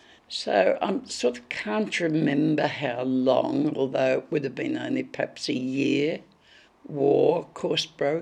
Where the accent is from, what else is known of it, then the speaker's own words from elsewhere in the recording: Brighton, Victoria, Australia; born there; I was born in Brighton, Victoria.